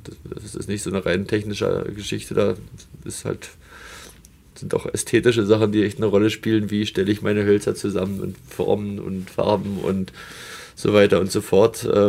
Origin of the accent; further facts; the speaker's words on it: Berlin, Germany; dann bin ich durch Zufall an ein Praktikum beim Geigenbauer in Berlin, wo ich herkomme, geraten